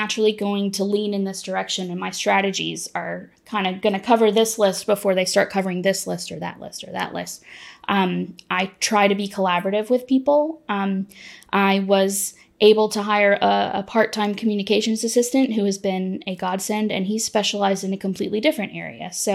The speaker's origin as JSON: {"language": "English", "region": "Georgia", "country": "United States", "tie": "born or raised there", "said": "So I grew up outside of Macon in a small community outside of what is a small city."}